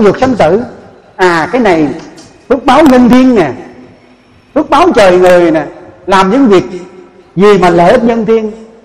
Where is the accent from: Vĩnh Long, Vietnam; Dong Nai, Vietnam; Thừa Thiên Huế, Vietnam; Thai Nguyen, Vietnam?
Vĩnh Long, Vietnam; Tôi là người miền, tôi là người Vĩnh Long. Tôi rất đau xót khi nhìn thấy đồng tu chúng Vĩnh Long chúng ta xen tạp quá nhiều.